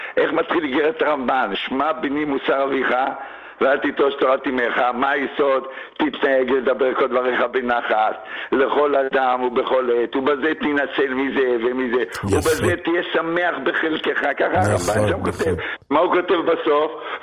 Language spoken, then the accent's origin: Hebrew; Haifa, Haifa District, Israel; גדלנו על זה בחיפה.